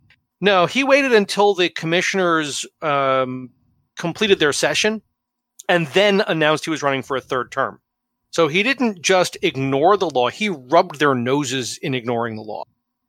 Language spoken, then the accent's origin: English; New York, United States; I'm a New Yorker. It's kind of hard to be a Trump fan.